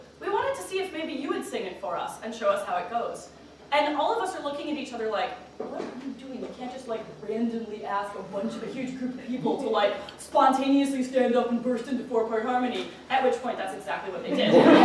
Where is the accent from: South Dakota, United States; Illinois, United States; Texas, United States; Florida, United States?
Illinois, United States; Chicago; I grew up singing